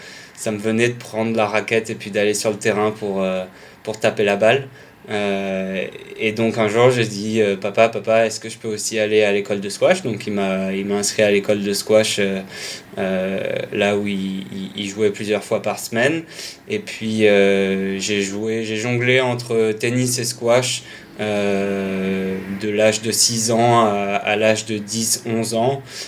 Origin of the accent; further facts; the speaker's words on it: Toulon, Provence-Alpes-Côte d'Azur, France; also born or lived in United States; Je suis originaire de Toulon, où j'ai grandi jusqu'à la fin du collège.